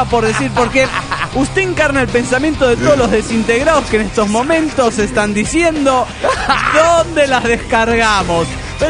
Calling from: Monterrey, Nuevo León, Mexico; Aquí desde Monterrey quiero decirles que el sábado próximo, es decir, mañana cumplo años

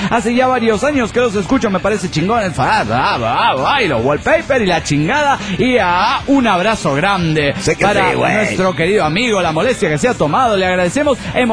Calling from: North Carolina, United States; de North Carolina.

